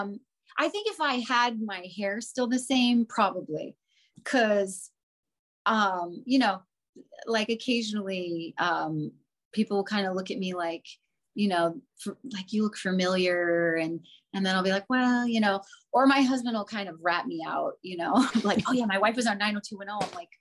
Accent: Florida, United States; now in Los Angeles, United States; I grew up in Florida, born and raised. So it's very different for me.

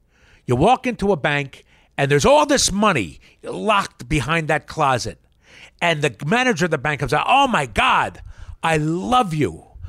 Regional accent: Yardley, Pennsylvania, United States; also born or lived in Trenton; I grew up in Yardley, Pennsylvania. Well, born in Trenton

